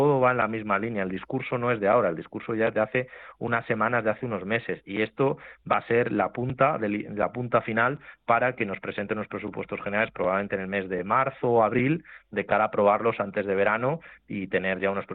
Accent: Community of Madrid, Spain; Bueno, yo como madrileño y como español me siento estafado, ¿no?

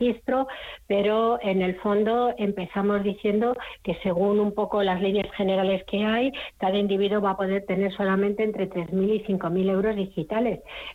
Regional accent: Spain; como española tendría que decir

